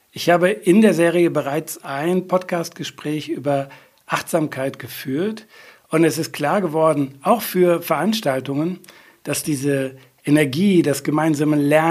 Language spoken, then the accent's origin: German; North Rhine-Westphalia, Germany; in meiner Heimat, im Sauerland